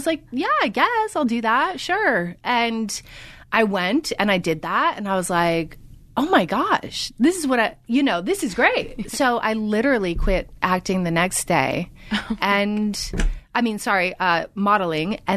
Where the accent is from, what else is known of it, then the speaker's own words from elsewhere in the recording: West Springfield, Massachusetts, United States; A small town called West Springfield.